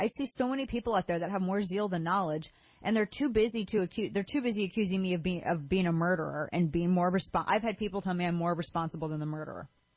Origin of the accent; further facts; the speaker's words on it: Missouri, United States; now in Texas, United States; Yeah, I can't go back to my home state of Missouri, and I can't buy a handgun there and then just take it with me, check it in my bag, and take it with me back to Texas.